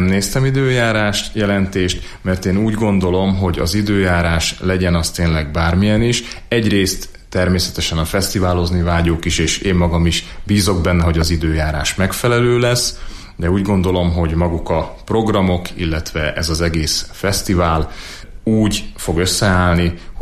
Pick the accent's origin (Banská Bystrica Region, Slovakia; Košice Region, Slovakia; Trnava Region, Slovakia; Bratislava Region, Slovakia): Banská Bystrica Region, Slovakia; Lučenec; now in Hungary; Én eredetileg felvidéki magyar vagyok, és én Losonc városában töltöttem a gyermekkoromat, majd utána költöztem Magyarországra.